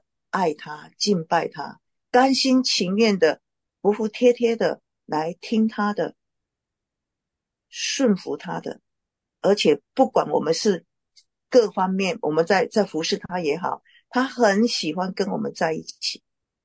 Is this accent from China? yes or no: no; Taiwan; 我个人我身为一个台湾人，我深深的体会到我的危机是什么。